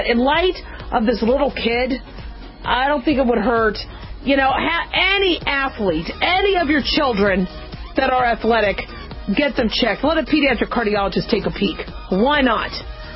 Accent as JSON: {"language": "English", "town": "Phoenix", "region": "Arizona", "country": "United States", "tie": "born or raised there", "said": "When I grew up in Phoenix and we had to run track in the heat, 120 degrees, it was horrible."}